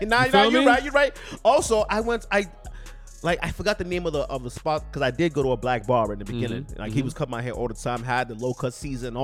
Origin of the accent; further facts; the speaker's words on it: Nigeria; because I'm Nigerian